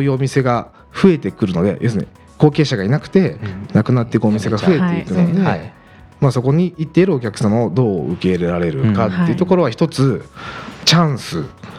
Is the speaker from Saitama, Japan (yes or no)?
no; Gifu, Japan; 僕も岐阜出身ですけれども、